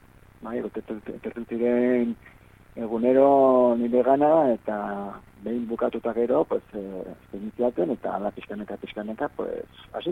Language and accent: Basque; Bera, Navarre, Spain; born there; also born or lived in Catalonia; Bai, bai, beran jaio nintzen, Odola Baztandarra eta Formakuntza Katalunian.